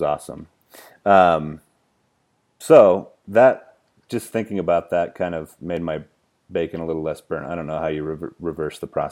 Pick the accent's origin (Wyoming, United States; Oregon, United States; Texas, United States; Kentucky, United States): Wyoming, United States; Cheyenne; I'm from Cheyenne, Wyoming, so I'm pretty close.